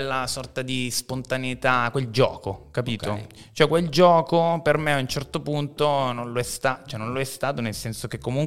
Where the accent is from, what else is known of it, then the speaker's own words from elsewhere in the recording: Cambiago, Lombardy, Italy; io vivevo a Cambiago, dove sono nato e cresciuto. Sono nato a Vimercate, come dicevi prima. Però sono cresciuto a Cambiago